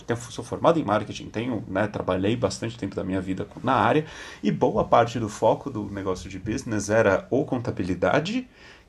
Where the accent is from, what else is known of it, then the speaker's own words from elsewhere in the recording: Brazil; a gente, como brasileiro, com os desafios que a gente vive